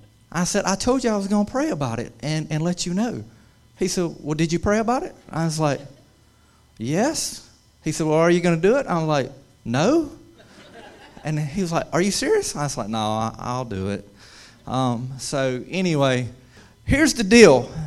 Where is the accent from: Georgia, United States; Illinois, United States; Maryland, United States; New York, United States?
Georgia, United States; But anyway, I'm from Georgia